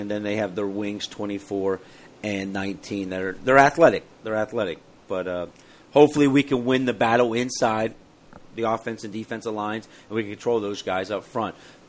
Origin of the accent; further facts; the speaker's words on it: Ohio, United States; Well, I'm from Ohio, man. I'm out in shorts and all this stuff.